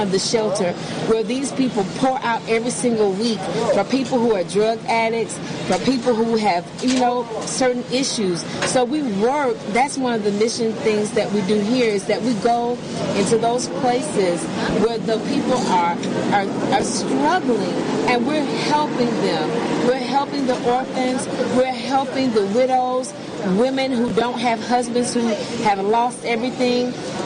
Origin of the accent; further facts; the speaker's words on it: Albany, Georgia, United States; I am from Albany, Georgia.